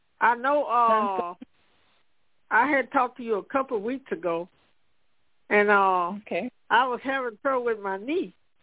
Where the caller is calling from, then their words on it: Louisiana, United States; Yeah, I'm calling from Louisiana.